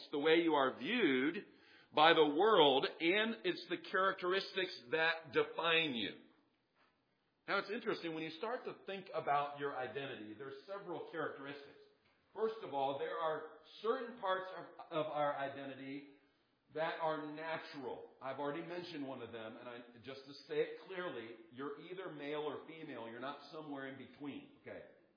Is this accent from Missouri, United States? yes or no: yes; Kansas City, Missouri, United States; I'm from Kansas City, Missouri.